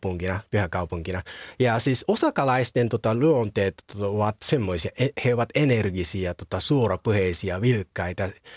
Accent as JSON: {"language": "Finnish", "town": "Sendai", "region": "Miyagi", "country": "Japan", "tie": "born or raised there", "second_language": "Finnish", "said": "Ja mä oon kotoisin koillisalueelta. Mä oon kotoisin Sendaista."}